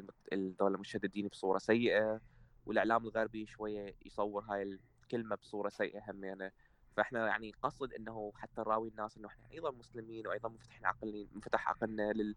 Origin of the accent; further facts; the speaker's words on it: Iraq; born there; also born or lived in Syria; انا كشخص يعني من ولدت بالعراق وعشت فترة بسوريا ايام بجنت يعني شاب صغير مراهق،